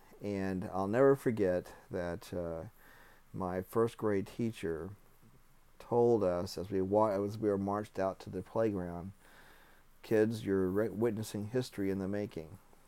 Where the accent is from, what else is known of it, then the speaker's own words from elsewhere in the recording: Cocoa, Florida, United States; now in Cary, United States; I'm from Cocoa, Florida, and I work as a project manager. Today I'm recording this interview from Cary, North Carolina.